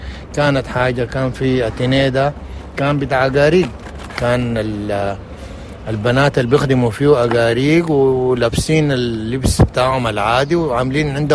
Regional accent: Khartoum, Sudan; من مواليد الخرطوم 1955. يعني عشت في الخرطوم أيام ما كانت شوية منضبطة ومنظمة أكثر من اليوم.

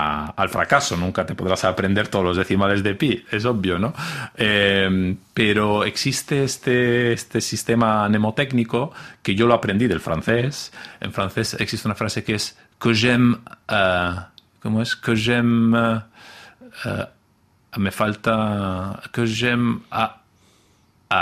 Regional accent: Catalonia, Spain; tampoco sé si porque soy catalán, aunque sin duda la lengua ayuda, ¿no?

